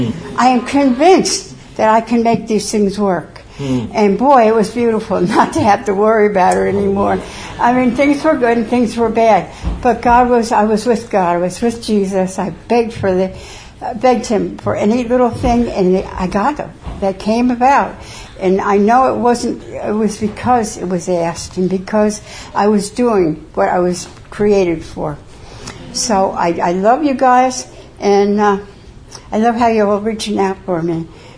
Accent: New York City, New York, United States; born there; I was born in New York City in 1934. So I'm actually 84

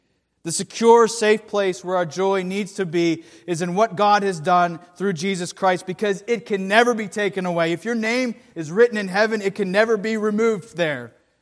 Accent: Pittsburgh, Pennsylvania, United States; Born and raised in the Berg. Pittsburgh, that is, in case any of you didn't catch that.

